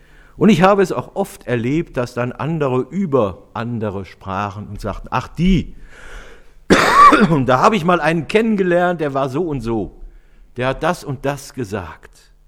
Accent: Rhineland, Germany; Und manchmal habe ich gemerkt, ich bin auch Rheinländer.

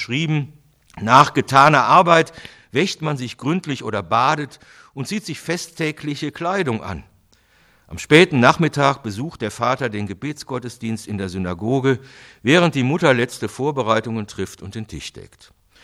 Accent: Cologne, North Rhine-Westphalia, Germany; lange Zeit in meiner Heimatstadt Köln tätig

